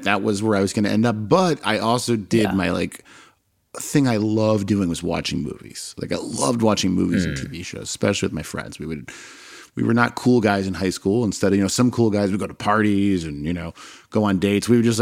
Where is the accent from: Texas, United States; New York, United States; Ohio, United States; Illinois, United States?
Illinois, United States; Chicago; growing up in Chicago at that time, the people you looked up to, at least I did, were athletes, Chicago Cubs specifically.